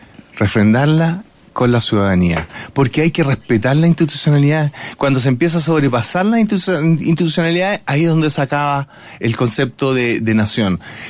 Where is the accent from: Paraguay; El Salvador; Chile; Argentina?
Chile; No, yo soy chileno.